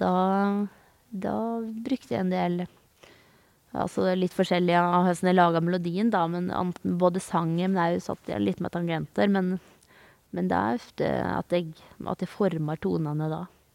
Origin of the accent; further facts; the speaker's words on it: Telemark, Norway; also born or lived in Australia; Så hvis jeg bare hadde tenkt at jeg hadde vært hjemme i Telemark, så hadde jeg sikkert ville reste ut i verden